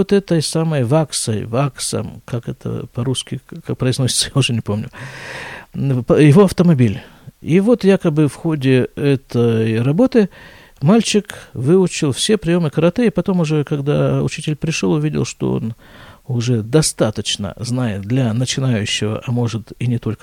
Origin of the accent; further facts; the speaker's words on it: Russia; now in Israel; мы с ним уехали из России, точнее, я из России, он из Украины, в одном и том же году.